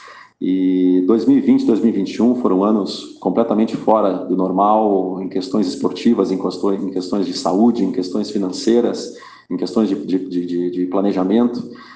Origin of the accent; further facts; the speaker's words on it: Caxias do Sul, Rio Grande do Sul, Brazil; Eu sou de Caxias do Sul e eu cresci assistindo o jogo do Juventude, né?